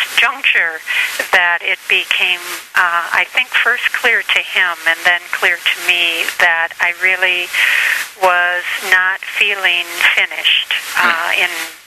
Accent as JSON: {"language": "English", "region": "Wisconsin", "country": "United States", "said": "Well, I am a grandmother from Wisconsin."}